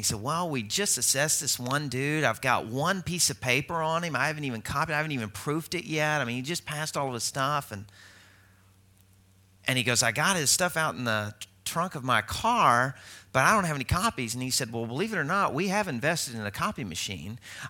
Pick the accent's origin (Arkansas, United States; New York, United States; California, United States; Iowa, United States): Arkansas, United States; You know, I'm originally from Arkansas, you know.